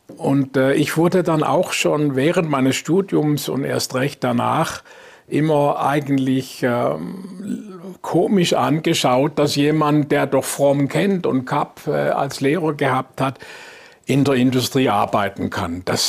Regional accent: Lörrach, Baden-Württemberg, Germany; Ich komme aus Lörrach und vom

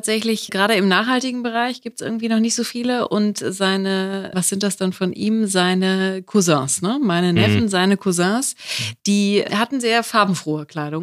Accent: North Rhine-Westphalia, Germany; ich komme ja selber aus NRW.

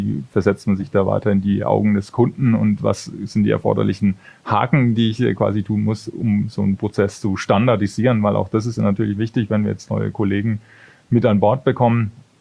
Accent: Würzburg, Bavaria, Germany; da hatten wir Konzerte bei uns in der Heimat, das ist aus der Gegend Würzburg, wo ich herkomme.

